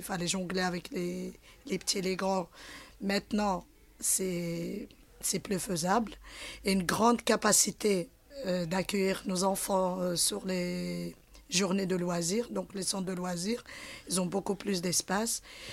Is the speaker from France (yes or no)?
no; Morocco; Je suis marocaine, oui.